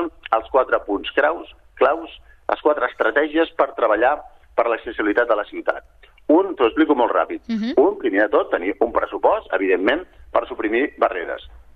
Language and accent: Catalan; Sabadell, Catalonia, Spain; now in Viladecavalls, Spain; jo visc a Viladecavalls i em va donar molt d'orgull anar a Sabadell perquè jo soc de Sabadell de tota la vida.